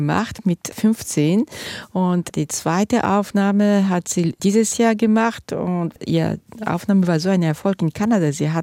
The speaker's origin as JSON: {"language": "German", "town": "Düsseldorf", "region": "North Rhine-Westphalia", "country": "Germany", "tie": "born or raised there", "said": "Ich bin in Düsseldorf aufgewachsen"}